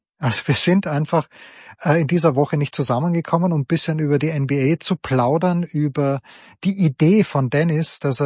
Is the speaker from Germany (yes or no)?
no; Styria, Austria; als Steirer muss es so sein